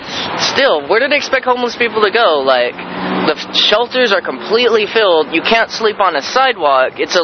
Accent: Bakersfield, California, United States; Originally from Bakersfield and just across the U.S. Wherever I can go, try and find somewhere to settle.

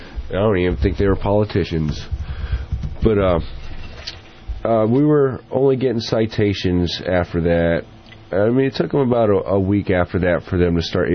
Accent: Florida, United States; now in Hollywood, United States; I'm a transient. I'm from Florida. I've been traveling for the past couple of years trying to find work. I came to Hollywood November 17th last year.

